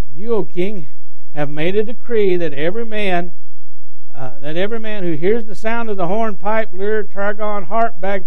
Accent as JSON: {"language": "English", "region": "Texas", "country": "United States", "said": "I'm from Texas."}